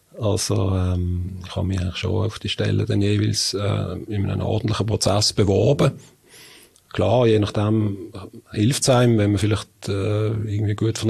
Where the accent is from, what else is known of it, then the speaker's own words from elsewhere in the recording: Binningen, Basel-Landschaft, Switzerland; Ja, also aufgewachsen bin ich in Binningen. Mhm. Dann bin ich, habe ich relativ lange in Basel gelebt. Mhm. Jetzt wieder in Bottmigen.